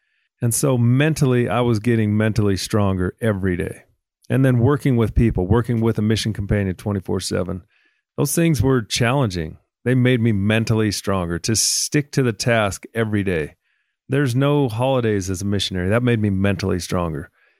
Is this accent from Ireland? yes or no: no; Utah, United States; I would say typical for a Mormon kid growing up in Utah.